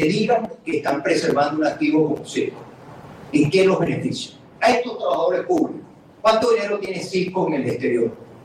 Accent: Venezuela; Lo que sí te puedo decir como venezolano, y como venezolano

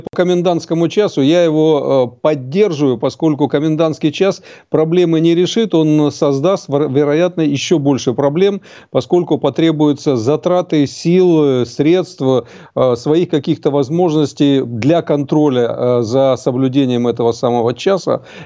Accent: Germany; Я, как каждый немец, отношусь к категории людей, которые уважают законы и правила.

